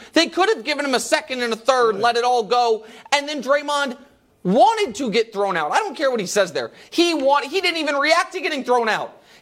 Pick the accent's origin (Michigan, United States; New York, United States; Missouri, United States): Missouri, United States; Kansas City; I'm going to move back to my hometown, Kansas City, and I'm going to live on the ocean.